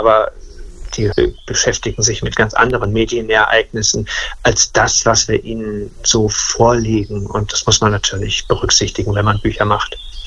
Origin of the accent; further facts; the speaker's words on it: Sindelfingen, Baden-Württemberg, Germany; Ich bin in Sindelfingen groß geworden